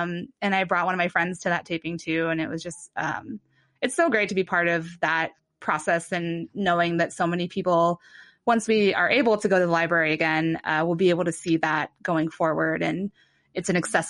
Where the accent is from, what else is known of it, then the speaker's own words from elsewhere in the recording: Mansfield, Ohio, United States; I'm from Mansfield, Ohio, and there's actually a really robust arts community there